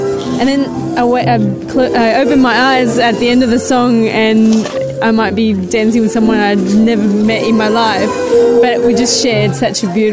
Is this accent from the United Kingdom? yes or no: no; Uruguay; But I'm from Uruguay, South America, so I thought I'd dance something that was closer to home.